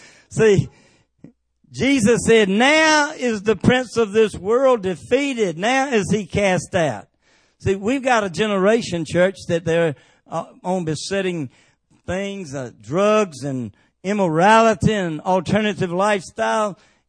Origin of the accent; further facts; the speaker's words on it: Henderson, United States; I say mosquito and suicide. Amen. Hallelujah. That's just because I'm from Henderson.